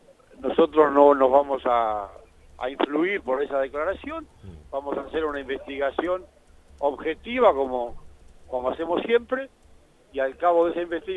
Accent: La Plata, Buenos Aires Province, Argentina; estuvimos algunos legisladores nacionales que somos de La Plata

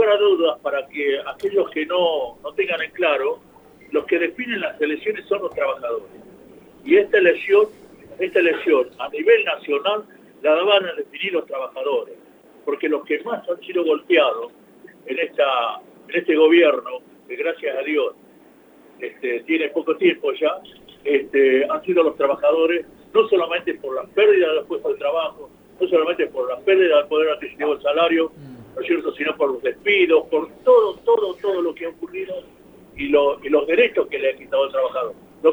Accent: Mar del Plata, Buenos Aires Province, Argentina; Tengo un cariño muy grande por la ciudad que nací. Me fui de muy pibe, me llevaron más, mi hijo, de muy pibe. Crecí en Mar del Plata

